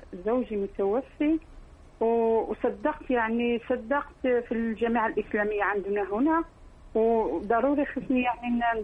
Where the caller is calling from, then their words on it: Netherlands; من هولندا.